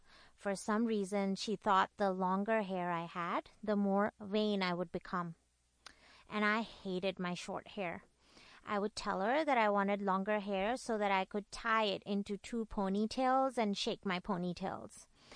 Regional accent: India; English is a second language; So I grew up in India

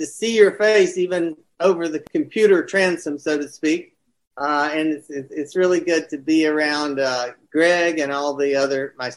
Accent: North Carolina, United States; I grew up in North Carolina, and I went to college in Boston

